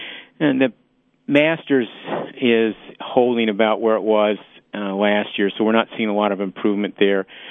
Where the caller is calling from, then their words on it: Chicago, Illinois, United States; I'm in Chicago today.